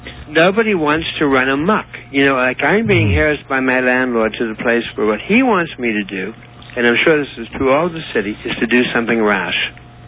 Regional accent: Pittsburgh, Pennsylvania, United States; I grew up in Pittsburgh, okay? Pittsburgh was a union city.

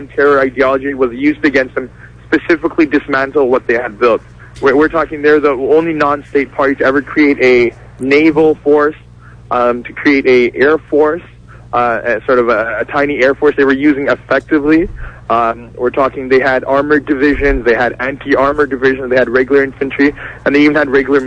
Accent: Canada; And as Canadians, as the Tamil community and as a Canadian community, we're absolutely shocked by this.

